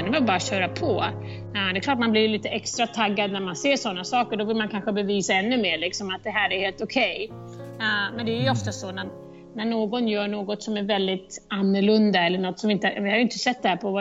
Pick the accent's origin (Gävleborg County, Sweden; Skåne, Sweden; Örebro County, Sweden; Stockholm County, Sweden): Stockholm County, Sweden; Bro; Jag menar, när jag växte upp hemma i Bro, då tränade vi med killarna.